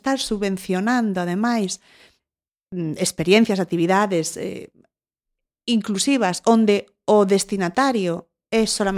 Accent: Galicia, Spain; non me identifico con outra cousa, que son galega, que son traballadora, non son rica nin vou a ser

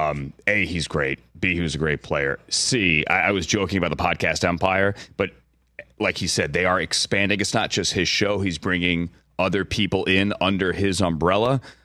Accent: Virginia, United States; born there; I was born in Virginia, now live here forever.

